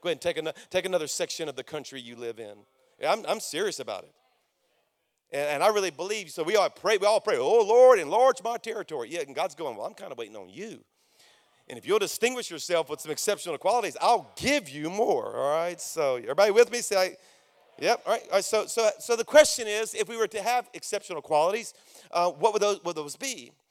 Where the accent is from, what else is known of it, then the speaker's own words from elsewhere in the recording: Louisiana, United States; I mean, I'm from Louisiana, everybody. I don't know if I got any Louisiana people here, but we 50th on every list.